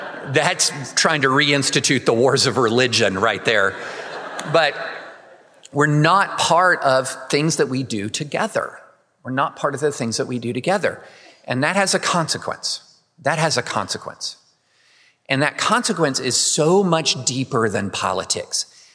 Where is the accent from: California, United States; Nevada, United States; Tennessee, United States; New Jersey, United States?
Tennessee, United States; So I come from Tennessee, outside of Nashville, a very, very conservative part of the United States.